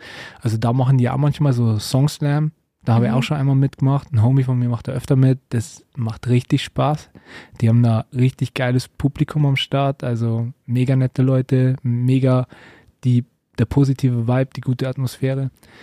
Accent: Bavaria, Germany; Ich komme aus der Nähe von Regensburg, ja genau

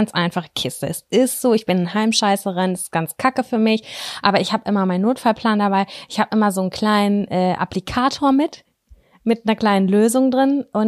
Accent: Lübbecke, North Rhine-Westphalia, Germany; entschuldigen Sie, ich komme aus Lübbecke und ich bringe da jetzt was raus.

